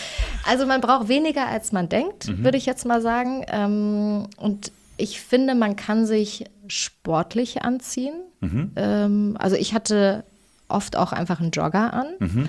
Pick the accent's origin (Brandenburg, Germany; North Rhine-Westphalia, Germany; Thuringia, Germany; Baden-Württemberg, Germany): Thuringia, Germany; aber ich bin ja aus Thüringen.